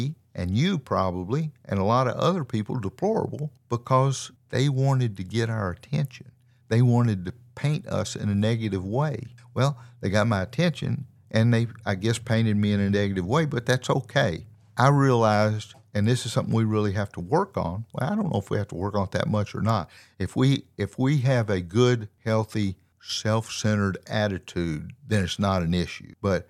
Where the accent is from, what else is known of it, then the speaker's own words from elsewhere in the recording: Southern US, United States; born there; I'm an old person. I'm a white person. I was born in the South.